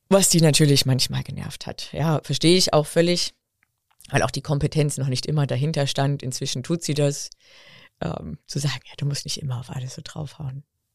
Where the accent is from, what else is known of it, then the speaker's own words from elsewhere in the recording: Bavaria, Germany; moved away; ich bin aus Bayern ja hierher gekommen